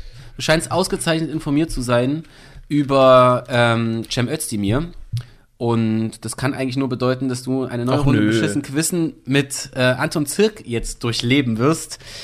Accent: East Germany, Germany; born there; als Ossi, ne? Als der ich mich fühle und geboren wurde.

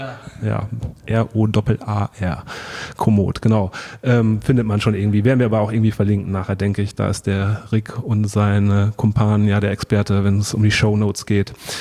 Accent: Cologne, North Rhine-Westphalia, Germany

